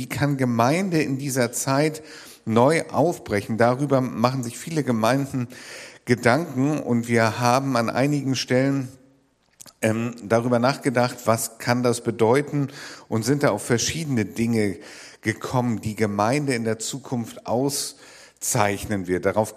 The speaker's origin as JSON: {"language": "German", "country": "Germany", "said": "ich komme ja so aus der Nähe von Hamburg"}